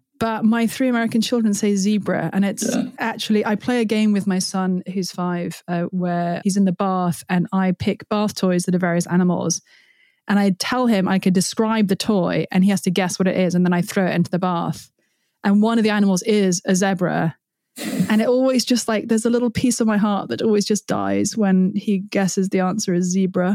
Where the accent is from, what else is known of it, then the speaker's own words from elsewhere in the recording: United Kingdom; now in United States; That is a brilliant riposte and one that I cannot use as a Brit